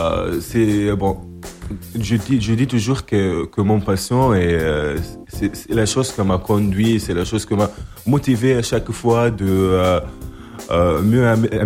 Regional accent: Tozeur, Tozeur Governorate, Tunisia; French is a second language; je viens de la Tunisie, le pays de la liberté et de la révolution arabe et tout. Je viens exactement de Tozeur, le sud tunisien. C'est où il y a le décor de Star Wars et où il fait beaucoup des événements de tourisme, des événements culturels, et c'est tout à fait une ville touristique.

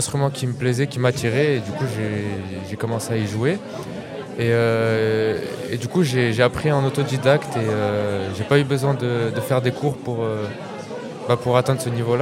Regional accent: Grenoble, Auvergne-Rhône-Alpes, France; j'habite à Grenoble, je suis né à Grenoble, du coup, j'ai grandi à Grenoble

